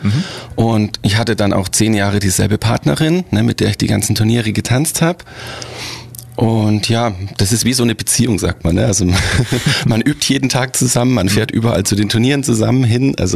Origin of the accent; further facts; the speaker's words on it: Ingolstadt, Bavaria, Germany; Ich komme ursprünglich aus Ingolstadt